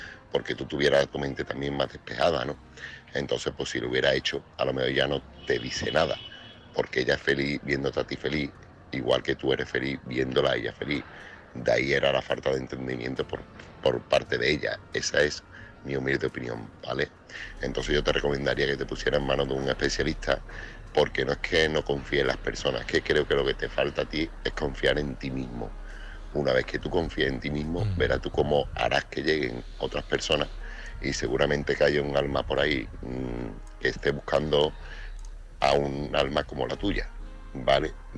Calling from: Seville, Andalusia, Spain; corresponsal de Sevilla.

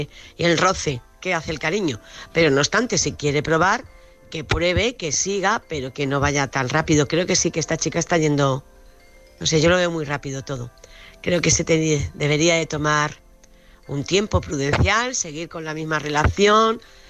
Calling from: Córdoba, Andalusia, Spain; de Córdoba.

